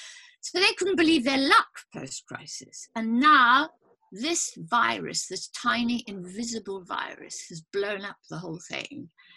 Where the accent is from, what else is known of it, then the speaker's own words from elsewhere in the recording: South Africa; born there; You know, I'm South African born